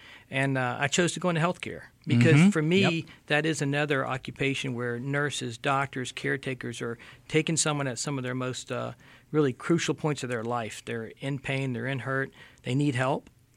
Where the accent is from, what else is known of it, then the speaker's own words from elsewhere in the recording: Mobile, Alabama, United States; And I picked to be a surface warfare officer growing up in Mobile Bay, growing up on the water.